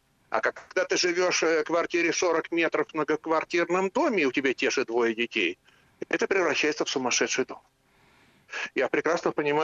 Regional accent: Moscow Oblast, Russia; поскольку я сам вырос в Подмосковье, в квартире 50 метров с сестрой

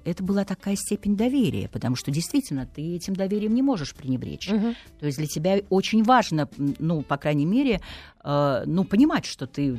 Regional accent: Estonia; Поскольку я родилась и выросла в Эстонии, и первый раз попала в Москву, мне кажется, было там лет 17 или 16

